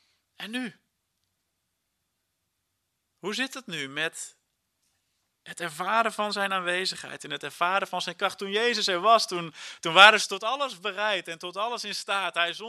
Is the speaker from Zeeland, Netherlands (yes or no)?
no; Heerenveen, Friesland, Netherlands; Tegelijkertijd met de mensen in Heerenveen, waar ik vandaan kom.